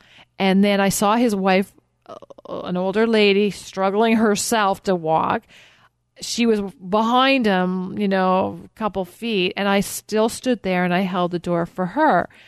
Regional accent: Canada; Okay, I'm Canadian and I don't like snow, my friend.

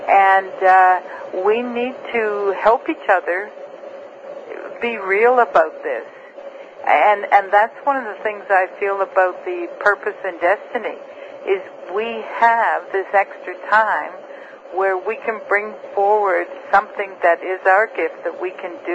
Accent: Canada; I'm a Canadian

